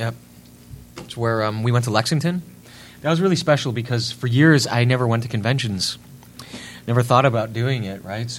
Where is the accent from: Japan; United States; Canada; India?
Canada; being a Canadian actor in Toronto